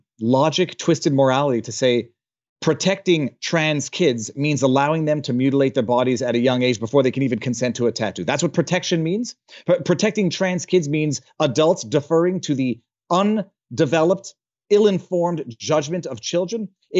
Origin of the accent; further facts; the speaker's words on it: Montreal, Quebec, Canada; I'm from Montreal, Quebec, Canada.